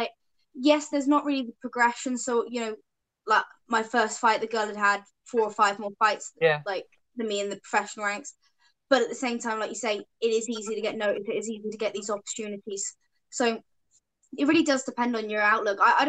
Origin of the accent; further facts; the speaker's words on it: United Kingdom; because obviously I'm British